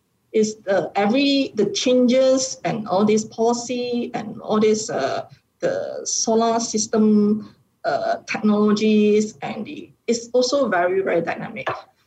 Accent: Malaysia; English is a second language; as a Malaysian enter to overseas markets

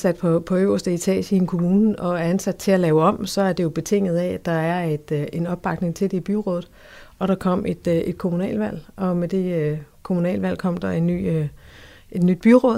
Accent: Region of Southern Denmark, Denmark; Jeg er født og opvokset på Fyn.

